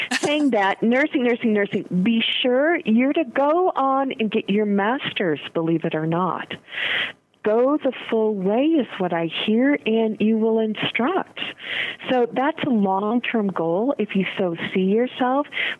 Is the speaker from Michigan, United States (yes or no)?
yes; Michigan, United States; now in Colorado, United States; But if anybody asks me where home is, although I grew up in Michigan, Home for me is Colorado.